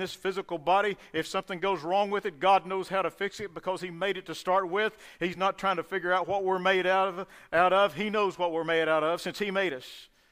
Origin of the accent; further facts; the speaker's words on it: De Leon, Texas, United States; my hometown of De Leon, great place, had 2,000 when I left, still has 2,000, so it hadn't grown much.